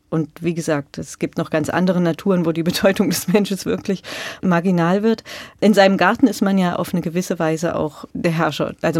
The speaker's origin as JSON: {"language": "German", "town": "Wutha", "region": "Thuringia", "country": "Germany", "tie": "born there", "said": "Aber wenn ich mal einen anderen Thüringer Ort nehme, nämlich der, wo ich geboren bin, da ist es für mich etwas, was mich immer noch beschäftigt, wenn ich dort bin. Das ist Wutha in der Nähe von Eisenach."}